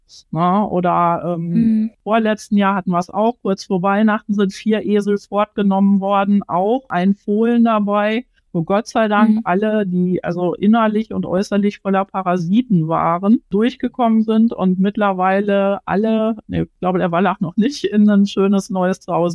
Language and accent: German; Frankenberg an der Eder, Hesse, Germany; Ich komme aus Frankenberg an der Eder.